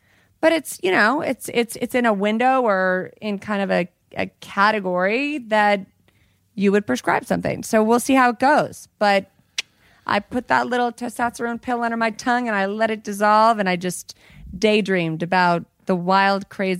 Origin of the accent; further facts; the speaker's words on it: Colorado, United States; In my home state. In my home state where I'm from.